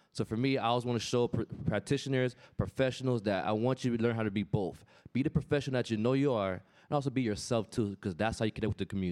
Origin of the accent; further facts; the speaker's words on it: Miami, Florida, United States; Because, you know, I'm a kid from Miami. For those of you know, for inner city black kid, all the way out of the hood is sports.